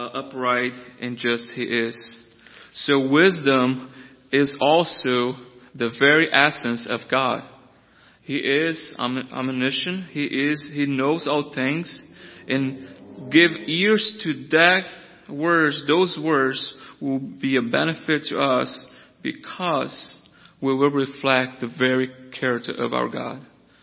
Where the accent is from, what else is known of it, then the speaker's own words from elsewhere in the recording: Brazil; And as I was growing up in Brazil, my mom would always told me, do not run with this crowd.